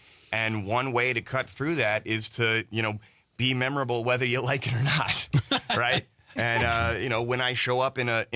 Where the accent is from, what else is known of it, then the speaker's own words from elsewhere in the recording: North Carolina, United States; all over my home state of North Carolina to New York and Los Angeles and Canada and a little bit of Europe.